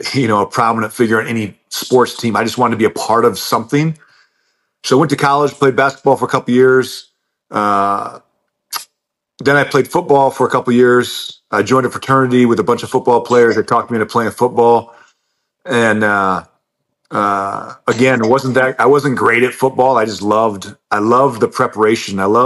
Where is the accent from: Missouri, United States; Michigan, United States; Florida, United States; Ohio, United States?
Michigan, United States; I grew up in Northern Michigan and then played sports my whole life.